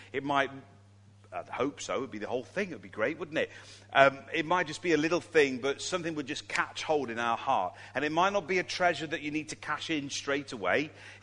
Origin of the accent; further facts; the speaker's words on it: Colchester, East of England, United Kingdom; born there; also born or lived in Germany / Nuneaton; I was born in Colchester. Anybody been to Essex? Colchester in Essex?